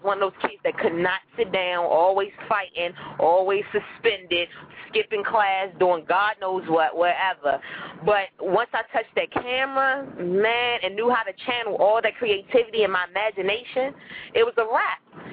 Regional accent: Hinesville, Georgia, United States; I'm from Hinesville. I know all about Northwestern.

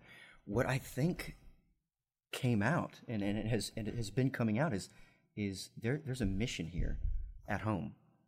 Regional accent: Dallas, Texas, United States; also born or lived in Austin; now in Washington, D.C., United States; When I came up here to Washington, D.C. over the summer, I'm from Texas.

